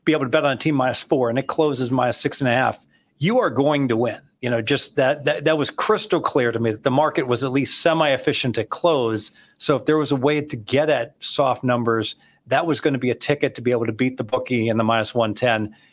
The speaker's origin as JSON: {"language": "English", "town": "Dayton", "region": "Ohio", "country": "United States", "tie": "born or raised there", "said": "growing up in Ohio, Dayton, Ohio"}